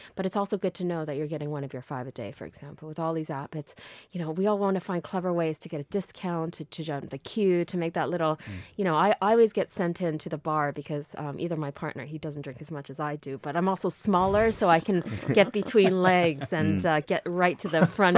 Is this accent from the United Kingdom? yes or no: no; Canada; moved away; I mean, it's unfortunate to say, I mean, I come from Canada, but one of the things that attracted me to this country is that people love to queue